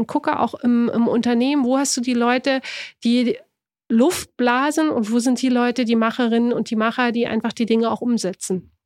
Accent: East Germany, Germany; Ich komme aus dem Osten.

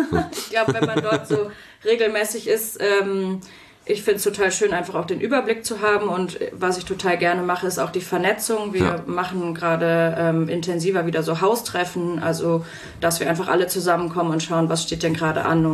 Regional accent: North Rhine-Westphalia, Germany; moved away as an adult; now in Fulda, Germany; Also ich bin aufgewachsen im Ruhrgebiet, war total begeistert dort, so als Jugendliche

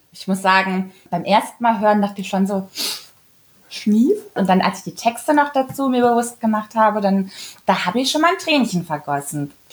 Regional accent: Kassel, Hesse, Germany; ich komme ja aus Kassel

